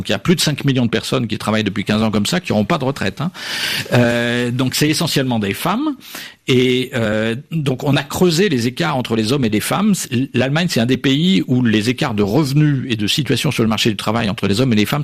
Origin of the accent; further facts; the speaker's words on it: France; Alors que chez nous, en France, il faut construire beaucoup, c'est compliqué.